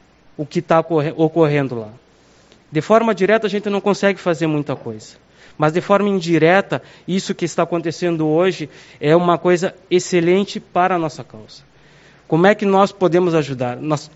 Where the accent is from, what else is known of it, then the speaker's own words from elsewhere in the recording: Palestine; A nossa luta maior como palestino é garantir que a nossa bandeira possa ser hasteada